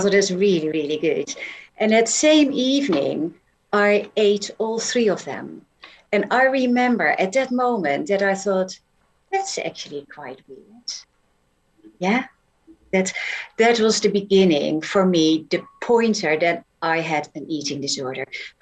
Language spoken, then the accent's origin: English; Netherlands; Yeah, I grew up in the Netherlands.